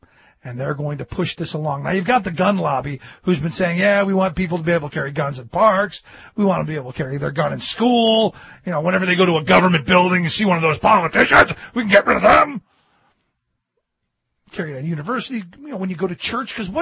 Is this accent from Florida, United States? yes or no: no; Ohio, United States; You got to love Ohio. My home state is getting, they're almost as bad as Texas.